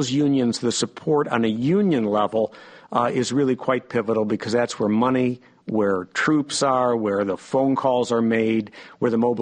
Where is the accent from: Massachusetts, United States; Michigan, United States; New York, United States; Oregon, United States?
Michigan, United States; I'm from Michigan. I remember hunting season, and I know how important these issues are to union members.